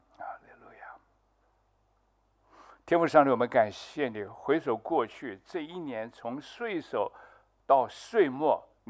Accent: Pingtung County, Taiwan; 台湾，台湾的宝岛啊，多好啊！我是屏东人，你是台南人啊，我们客家人就要寻根的，落叶归根。

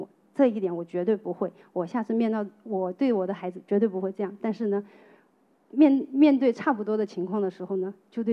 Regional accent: China; 然后我想在中国长大的哈，在中国大陆长大的，我们很熟悉这首歌

